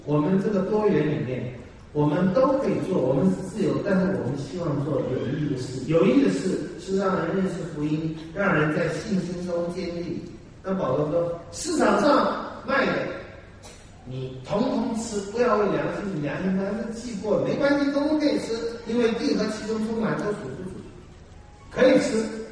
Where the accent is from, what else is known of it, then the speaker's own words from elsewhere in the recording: Taiwan; 我们台湾人太迷信了